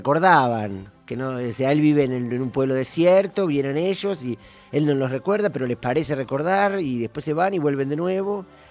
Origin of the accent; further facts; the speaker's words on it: Villa Gesell, Buenos Aires Province, Argentina; Pero es una peli muy linda porque es como un canto de amor a mi lugar, a mi pueblo, que ya Gesell va abrazado